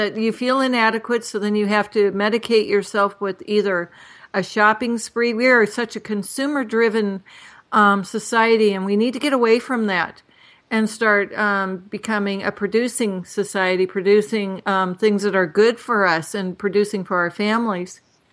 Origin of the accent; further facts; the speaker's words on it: California, United States; because I grew up in California, our oranges didn't look anything like the oranges that are in our produce section.